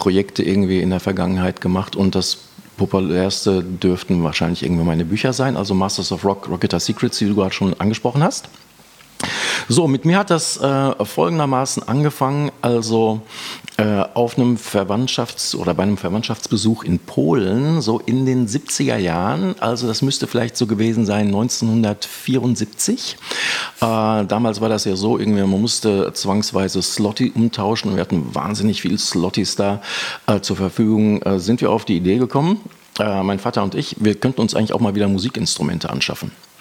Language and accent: German; Hagen, North Rhine-Westphalia, Germany; born there; Ich bin gebürtig aus Hagen, was irgendwie für meine Entwicklung irgendwie ein ziemlich zentraler Punkt war.